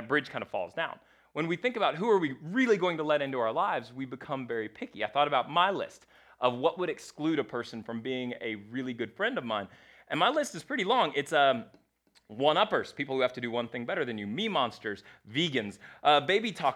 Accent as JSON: {"language": "English", "country": "Mexico", "said": "about, you know, being from Mexico. And so one of us, it's not uncommon to say, de donde eres, where are you from?"}